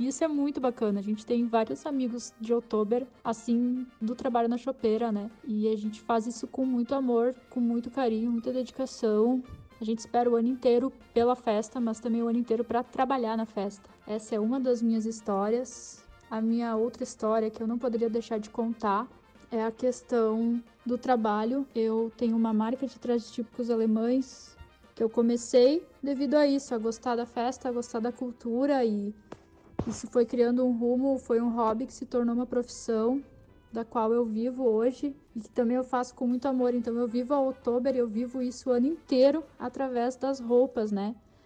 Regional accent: Igrejinha, Rio Grande do Sul, Brazil; Bom, eu nasci e fui criada aqui, em Igrejinha, né?

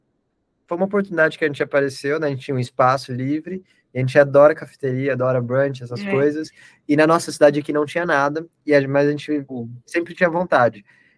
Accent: Brazil; lembrando aos nossos de onde a gente vem, que a gente é brasileiro, a gente não pode mudar isso. A gente vem da América Latina, a gente é latino, mas está vivendo aí

